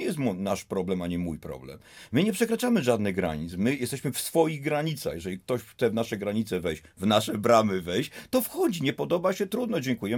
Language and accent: Polish; Łódź, Łódź Voivodeship, Poland; Ja jestem z Bałut, urodziłem się na Bałutach, żyłem wśród ludzi z tamtej kultury